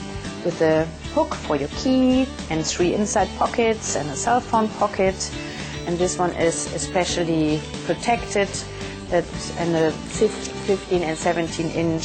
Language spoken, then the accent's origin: English; Germany; Me and my husband, we are from Germany, and we started selling the bags in Germany.